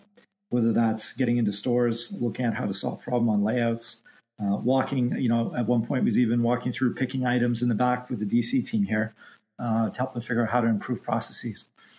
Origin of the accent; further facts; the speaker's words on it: Bolton, Ontario, Canada; I grew up just north of the city here, a small town called Bolton, where I grew up. I moved all over the world supporting retailers, but Toronto and the greater Toronto area is home for me.